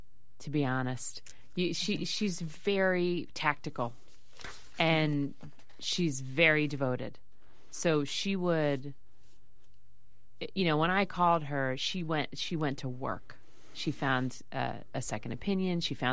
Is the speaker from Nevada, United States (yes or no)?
no; Philadelphia, Pennsylvania, United States; He worked in New York, and we grew up in Philly.